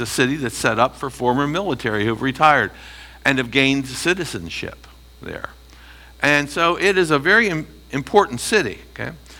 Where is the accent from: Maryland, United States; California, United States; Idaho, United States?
Maryland, United States; Baltimore; Now, I grew up in Baltimore, which had the second largest harbor on the East Coast, second only to New York City. Baltimore was a port city.